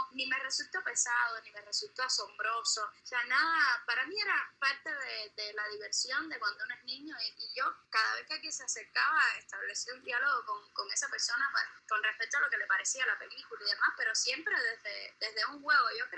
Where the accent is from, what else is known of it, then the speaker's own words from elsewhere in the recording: Guanabacoa, Havana, Cuba; yo vivía cuando era niña en Guanabacoa, y eso es un lugar, para los que no conocen, es alejado un poquito de lo que es el centro de la ciudad